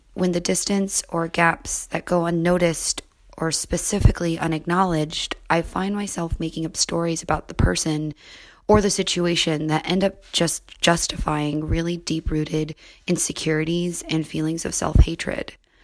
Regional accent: Los Angeles, California, United States; I'm from Los Angeles.

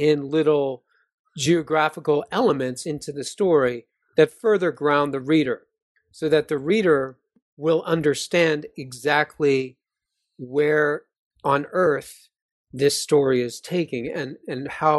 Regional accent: East Coast, United States; because I'm from the East Coast

